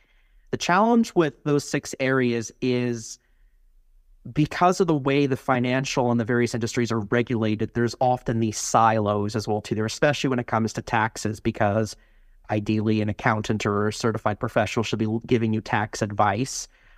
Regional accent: British Columbia, Canada; I ran for parliament in my hometown back in Canada as well, too. There, didn't get very far. I ran in north central BC.

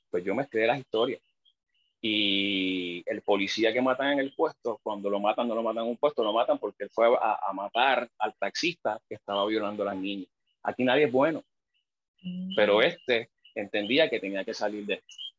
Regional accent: Puerto Rico; tú sabes que en Puerto Rico tenemos una cosa folclórica

